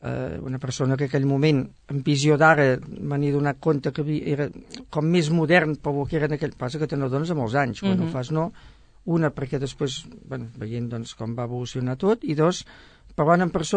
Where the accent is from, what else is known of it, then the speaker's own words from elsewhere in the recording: Sabadell, Catalonia, Spain; Jo vaig néixer a Sabadell